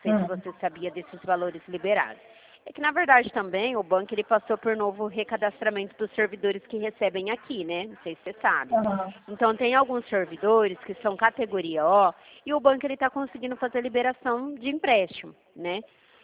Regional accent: Dracena, São Paulo, Brazil; eu sou aqui da cidade de Dracena

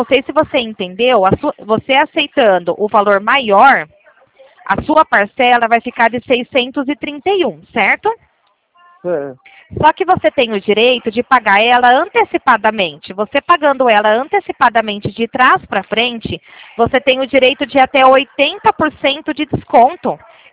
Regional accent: Americana, São Paulo, Brazil; Eu sou aqui da região de Americana, aqui do interior de São Paulo.

